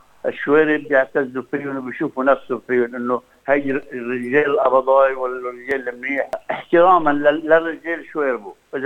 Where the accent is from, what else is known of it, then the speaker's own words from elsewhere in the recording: Lebanon; كلبناني عريق